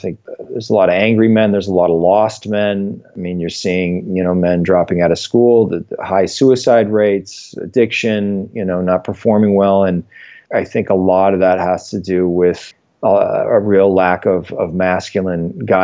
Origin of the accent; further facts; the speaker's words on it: Canada; now in Los Angeles, United States; I grew up in Canada, so I was a hockey player and, you know, pretty competitive.